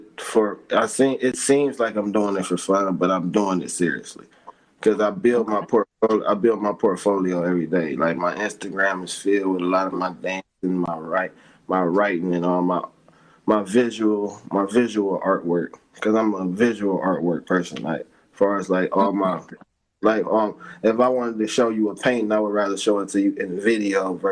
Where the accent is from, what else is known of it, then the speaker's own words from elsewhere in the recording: Cleveland, Ohio, United States; I'm from Cleveland, Ohio.